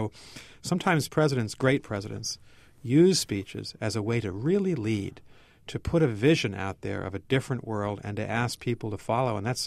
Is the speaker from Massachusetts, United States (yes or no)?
yes; Wellesley, Massachusetts, United States; Well, thanks to Vicki for calling from my hometown of Wellesley, Mass.